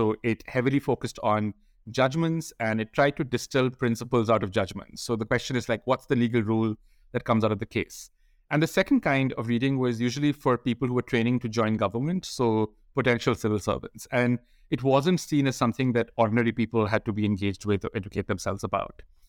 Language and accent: English; India; I grew up in India